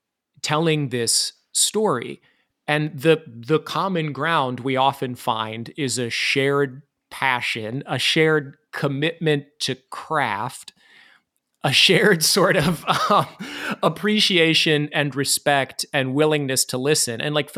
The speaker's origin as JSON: {"language": "English", "region": "Iowa", "country": "United States", "tie": "born or raised there", "lives_now": "New York City, United States", "said": "I grew up in Iowa, and now I live in New York City."}